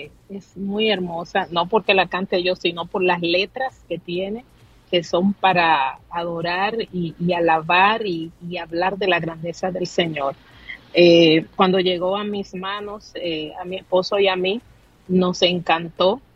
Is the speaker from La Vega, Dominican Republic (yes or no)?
no; La Romana, Dominican Republic; moved away as an adult; allá en mi país, en la ciudad de donde nací, donde me crié, donde viví hasta el año 2013, en la ciudad de La Romana, ahí en la República Dominicana.